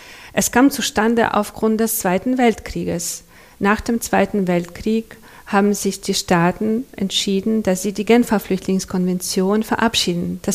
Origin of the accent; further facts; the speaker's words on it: Chernivtsi, Chernivtsi Oblast, Ukraine; In der Nähe von der Stadt, wo ich herkomme, aus Tschernivtsi